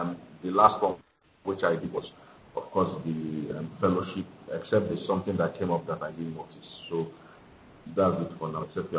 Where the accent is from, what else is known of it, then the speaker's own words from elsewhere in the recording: Nigeria; Yes, it's my Nigerian passport. I'm Nigerian. Yeah, I'm Nigerian.